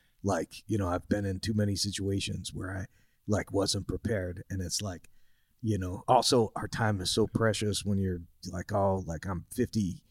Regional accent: New Jersey, United States; also born or lived in Trenton; I grew up in New Jersey, close to, I was born in Trenton, and then we moved out to like a suburb of Trenton.

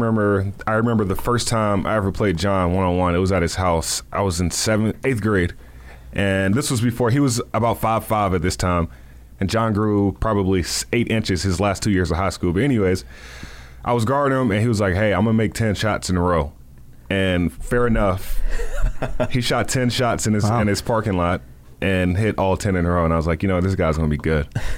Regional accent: Raleigh, North Carolina, United States; I grew up in Raleigh, born and raised in Raleigh.

